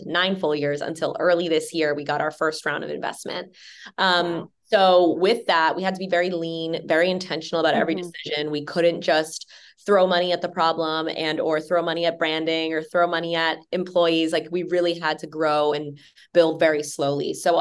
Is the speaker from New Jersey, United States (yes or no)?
yes; New Jersey, United States; Yeah. So I grew up in New Jersey. I went to a school in New Jersey.